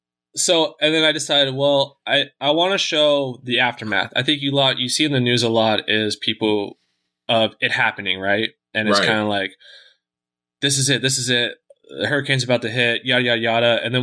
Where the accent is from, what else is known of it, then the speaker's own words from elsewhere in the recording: United States; because I'm from the States, like to me, I wanted to tell that story from the States